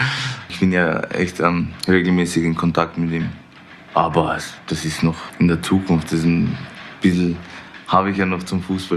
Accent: Vienna, Austria; Ich bin in Wien geboren, da aufgewachsen. Habe einen österreichischen Reisepass.

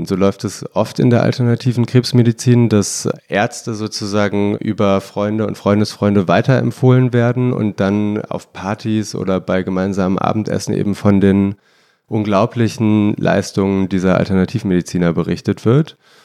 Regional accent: Bonn, North Rhine-Westphalia, Germany; Ich komme aus Bonn

